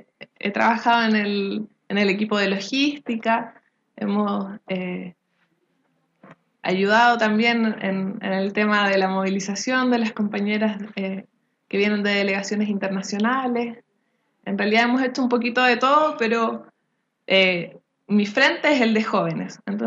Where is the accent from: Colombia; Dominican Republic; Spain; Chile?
Chile; Concepción, Biobío; Vengo de la octava región de Concepción, vivo en Chiguayante y pertenezco a un huerto urbano en una localidad que se llama Lirquén, cercano a Concepción.